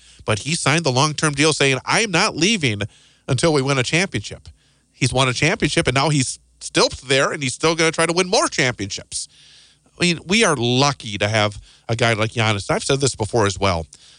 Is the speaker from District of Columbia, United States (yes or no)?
no; Milwaukee, Wisconsin, United States; born there; Well, actually, I was born in Milwaukee back in December of 1970.